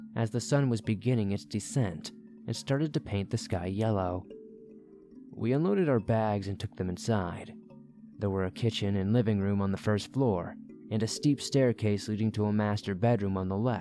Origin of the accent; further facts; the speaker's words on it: Western United States, United States; I am from the Western United States and enjoy traveling.